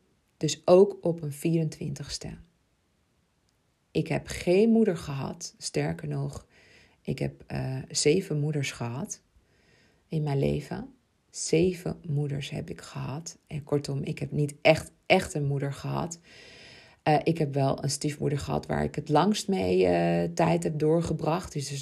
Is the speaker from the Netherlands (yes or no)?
no; Ibiza, Balearic Islands, Spain; want ik kom uit Ibiza, ik ben daar geboren.